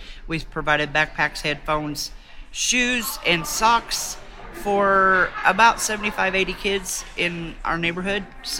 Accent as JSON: {"language": "English", "town": "Bloomington", "region": "Indiana", "country": "United States", "said": "I'm from Bloomington, Indiana."}